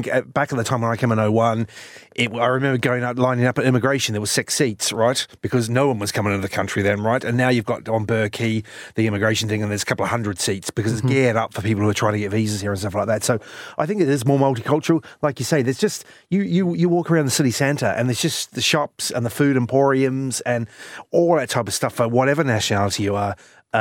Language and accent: English; New Zealand; if I'm walking down the street, you probably can't really tell I'm a Kiwi.